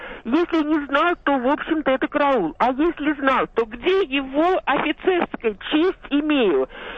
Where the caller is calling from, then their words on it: Obninsk, Kaluga Oblast, Russia; я из Обнинска